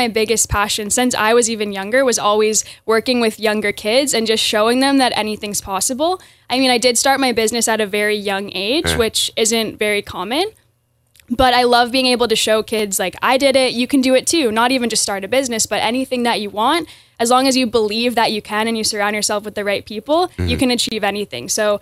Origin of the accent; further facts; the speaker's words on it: Stratford, Prince Edward Island, Canada; I grew up in Stratford, went to Glen Stewart, Stratford Elementary, was part of the first graduating class of Stratford Elementary